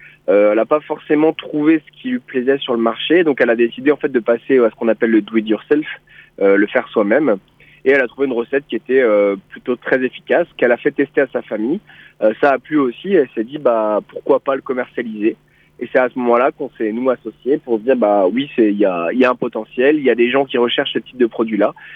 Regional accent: Lannion, Brittany, France; Nous, on est tous les deux bretons avec Marion. On vient de Lannion au départ.

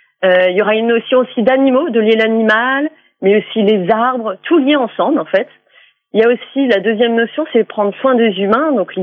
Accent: Nouvoitou, Brittany, France; born there; j'ai envie de faire quelque chose pour ma communauté, pour Nouvoitou, parce que je suis née à Nouvoitou.

